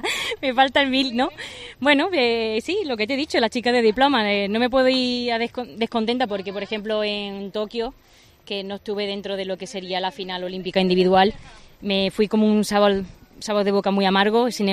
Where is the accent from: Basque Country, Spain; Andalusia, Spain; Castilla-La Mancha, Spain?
Andalusia, Spain; Baena; yo estoy súper orgullosa de mi pueblo, siempre lo he dicho, para mí es un orgullo representar a Baena